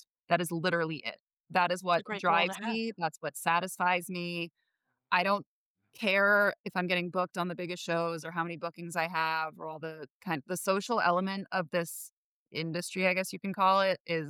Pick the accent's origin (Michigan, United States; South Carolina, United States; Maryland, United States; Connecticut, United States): Connecticut, United States; I'm from Connecticut.